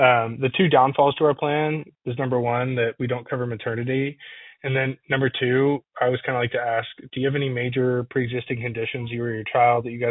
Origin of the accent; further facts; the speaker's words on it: Dallas, Texas, United States; I'm from Dallas